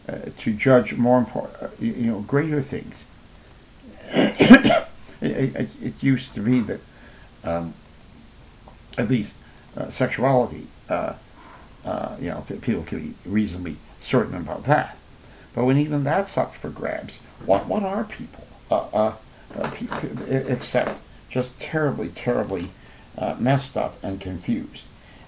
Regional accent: Hamilton, Ontario, Canada; here in my hometown of Hamilton.

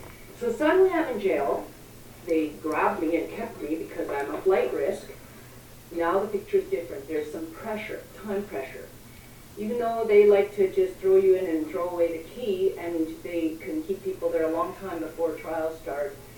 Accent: Canada; Right, because I come from Canada

